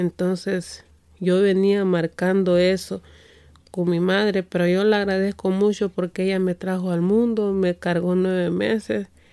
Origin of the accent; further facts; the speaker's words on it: Honduras; moved away; soy de Honduras. Llegué y yo emigré a ese país en el 2016.